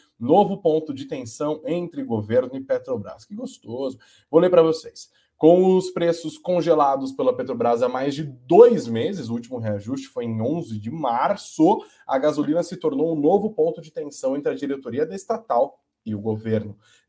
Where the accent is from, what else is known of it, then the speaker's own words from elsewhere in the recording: Piracicaba, São Paulo, Brazil; lá de Piracicaba, de onde eu sou, melhor cidade do Brasil.